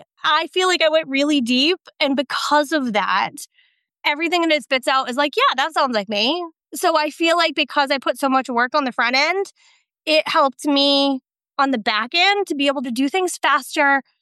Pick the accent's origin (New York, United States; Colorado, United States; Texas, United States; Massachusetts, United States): Massachusetts, United States; from Massachusetts. Very cold right now.